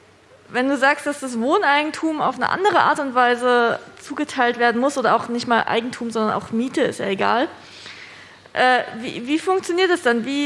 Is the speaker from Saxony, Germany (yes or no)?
no; Würzburg, Bavaria, Germany; im Moment sind die Hauspreise in Würzburg, wo ich herkomme, so ungefähr bei 600.000 bis 800.000 Euro, je nach Lage.